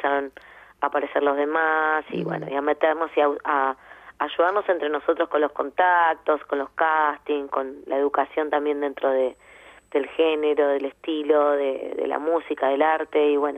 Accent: Argentina; also born or lived in Germany; es como que soy muy, muy de Argentina, es mi lugar en el mundo

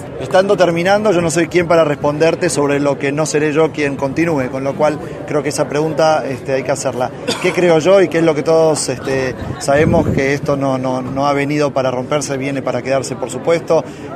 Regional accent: Argentina

